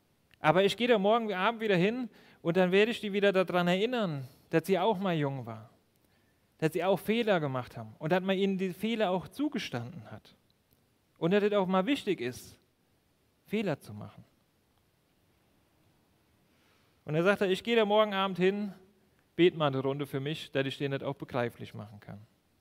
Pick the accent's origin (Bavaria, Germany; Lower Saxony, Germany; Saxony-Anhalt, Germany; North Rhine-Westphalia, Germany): North Rhine-Westphalia, Germany; Burbach; Arnold war ein Mann in Burbach aus unserer Gemeinde, wo ich aufgewachsen bin.